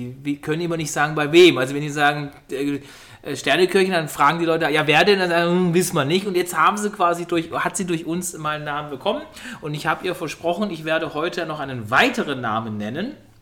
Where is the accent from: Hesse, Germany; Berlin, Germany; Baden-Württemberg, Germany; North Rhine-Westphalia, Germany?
Berlin, Germany; wobei wir als Berliner sind wir da ja auch relativ